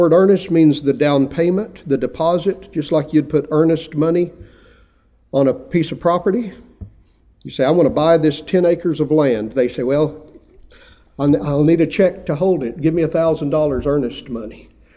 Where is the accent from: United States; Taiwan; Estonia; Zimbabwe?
United States; Texas; Old Primitive Baptist preachers, when I was a boy growing up in Texas, used to talk about the two functions of the Holy Ghost.